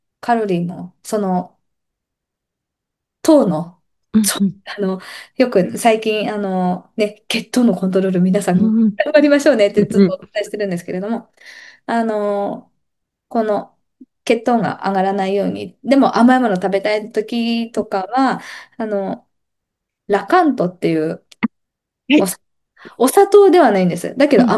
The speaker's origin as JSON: {"language": "Japanese", "region": "Tohoku", "country": "Japan", "tie": "born or raised there", "said": "本当私とかその東北育ちだったので"}